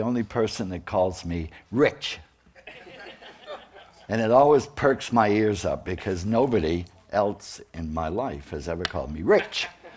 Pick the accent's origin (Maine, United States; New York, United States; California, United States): Maine, United States; Wiscasset; As most of you know, I grew up down in Wiscasset, and I just love Maine.